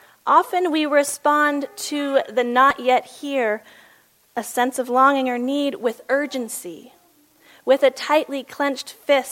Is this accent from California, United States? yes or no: no; Midland, Texas, United States; also born or lived in Maine; I was raised here in Midland, Texas, but I lived most recently in Maine for 8 years.